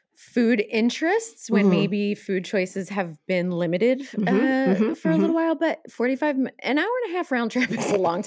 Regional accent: United States; It's kind of like we need two different names for them, but we mm-hmm. don't have them because we're American.

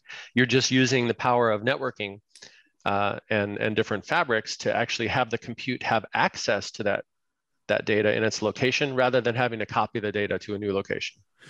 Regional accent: California, United States; So, I was raised in California, but down in Southern California

